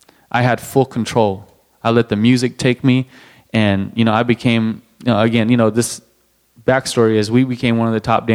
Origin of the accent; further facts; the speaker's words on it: Albuquerque, New Mexico, United States; Growing up in Albuquerque, it was I didn't get a lot of what I needed from my parents.